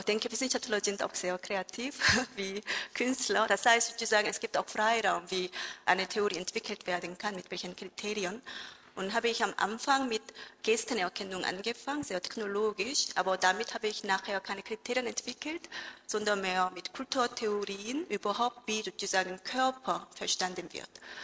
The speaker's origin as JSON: {"language": "German", "country": "South Korea", "second_language": "German", "lives_now": "Germany", "said": "Ich komme eigentlich aus Korea und dort habe ich auch schon Musiktheorie und ein bisschen unterschiedliche Instrumente auch studiert."}